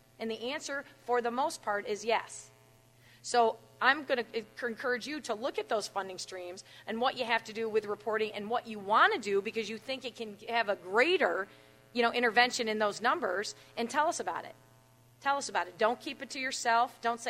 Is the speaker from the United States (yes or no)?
yes; New York, United States; I'm from Chemung County, by the way, so I love the twang when I come from Buffalo.